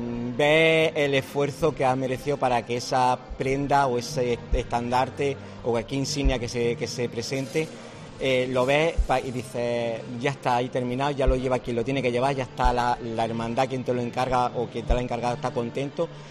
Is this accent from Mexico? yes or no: no; Guadix, Andalusia, Spain; de allí, de donde yo soy, de Guadix.